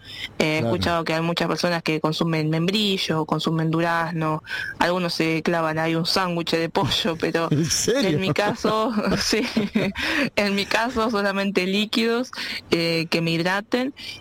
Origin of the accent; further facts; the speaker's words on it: Bariloche, Río Negro, Argentina; Como yo vengo de Bariloche, estoy acostumbrada a nadar en lagos fríos, en deshielo